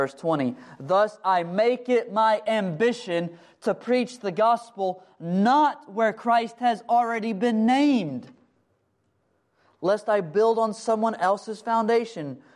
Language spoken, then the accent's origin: English; Texas, United States; I'm from East Texas. This is a very strange place. We even have our own language and customs.